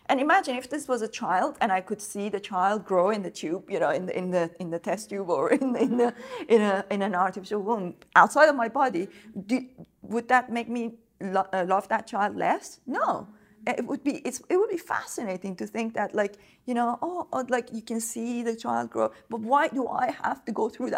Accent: Iran; I come from a difficult kind of background. Mm-hmm. I'm sure that, you know, growing up in Iran, you know, under very difficult conditions.

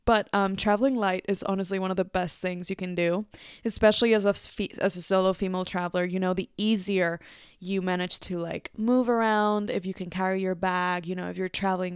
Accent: Mexico; I was raised in Mexico

